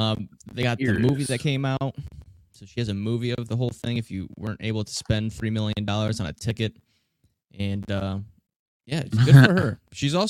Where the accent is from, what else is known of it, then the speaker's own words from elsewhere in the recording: Cleveland Heights, Ohio, United States; born there; Cleveland Heights. I was born in Cleveland Heights. We represent.